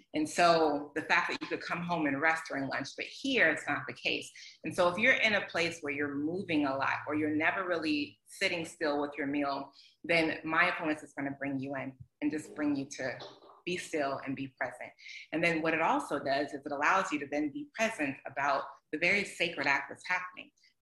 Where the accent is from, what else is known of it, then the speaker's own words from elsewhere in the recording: Atlanta, Georgia, United States; I grew up in Atlanta. I had to. I had to figure it out for myself.